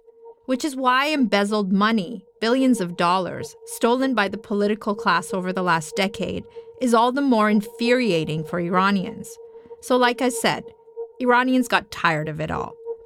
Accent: Afghanistan; English is a second language; I grew up in Afghanistan, right next door to Iran. We share the same language, Farsi, and a 572-mile border.

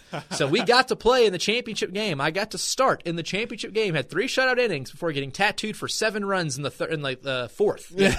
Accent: Jamestown, Tennessee, United States; growing up in Jamestown, Tennessee, I have a good grasp of some of the really small towns.

